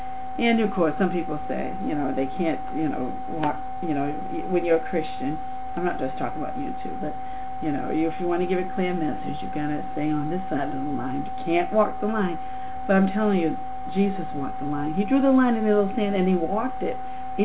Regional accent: Boston, Massachusetts, United States; I mean, here I am from Boston reading this.

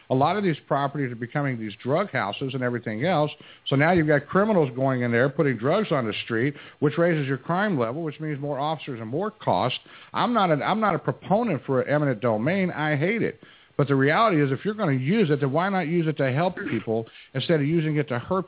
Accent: Oklahoma, United States; And folks, I come from Oklahoma. That's where I grew up.

